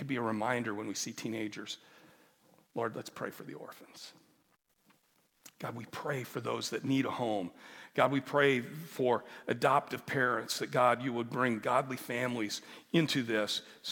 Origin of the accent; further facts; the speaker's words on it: Nebraska, United States; See, that's one of the things I had for me growing up in Western Nebraska.